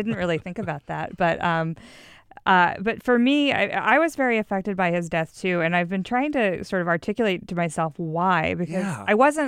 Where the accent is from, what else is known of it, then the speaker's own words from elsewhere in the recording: Mississippi, United States; also born or lived in Texas; a kid growing up in Mississippi and Texas.